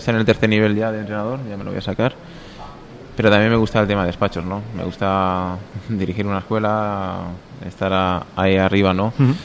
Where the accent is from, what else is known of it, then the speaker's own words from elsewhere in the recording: Puerto Sagunto, Valencian Community, Spain; Vengo de Puerto Sagunto